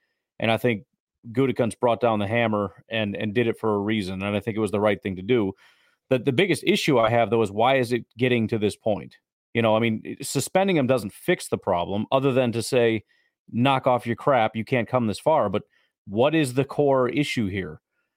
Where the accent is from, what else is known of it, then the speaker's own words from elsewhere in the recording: Illinois, United States; And I grew up in Illinois, so I got the Packers starter jacket on, man.